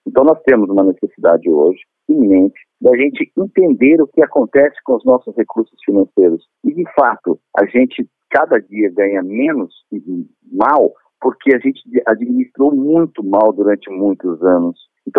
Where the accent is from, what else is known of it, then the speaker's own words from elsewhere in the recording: Casa Branca, São Paulo, Brazil; Sou de Casa Branca, interior de São Paulo. A capital da jabuticaba, né?